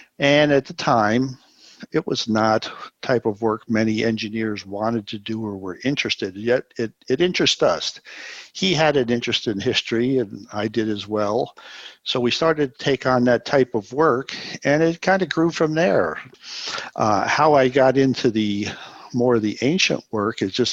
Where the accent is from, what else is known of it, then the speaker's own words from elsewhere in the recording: Troy, New York, United States; So I'm raised from Troy, wasn't born there, but I was raised in Troy.